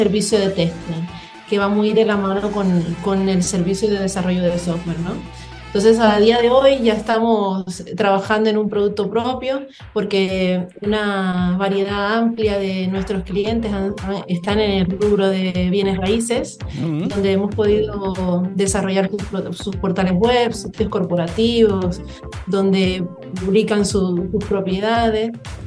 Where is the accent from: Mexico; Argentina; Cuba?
Cuba; now in Uruguay; Bueno, somos cubanos y estamos en Uruguay hace cerca de 4 años.